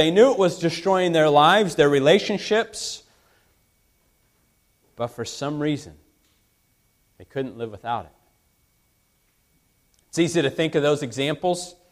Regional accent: Phoenix, Arizona, United States; I grew up in Phoenix. Seems like a lifetime ago now, but I grew up in a church there.

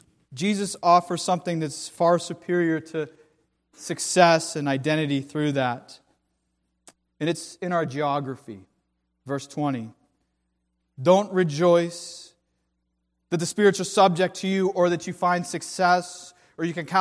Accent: Pittsburgh, Pennsylvania, United States; Born and raised in the Berg. Pittsburgh, that is, in case any of you didn't catch that.

